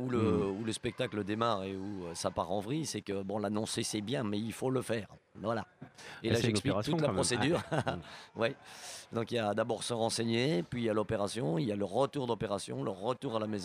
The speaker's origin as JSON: {"language": "French", "town": "Namur", "region": "Wallonia", "country": "Belgium", "said": "Mais on est plus bas, nous. Hein. On vient de Namur."}